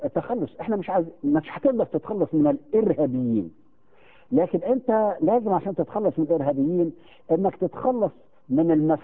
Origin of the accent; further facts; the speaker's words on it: Egypt; هتطلع ام القيح يسموها بالبلدي عندنا في مصر